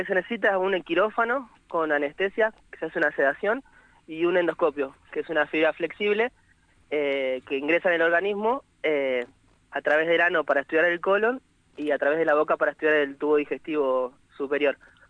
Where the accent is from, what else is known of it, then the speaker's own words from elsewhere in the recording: Entre Ríos, Argentina; moved away as an adult; also born or lived in Santa Fe; now in Bariloche, Argentina; Yo soy de nací en Entre Ríos, sí, estudié medicina en Santa Fe y me vine a hacer cirugía a Bariloche.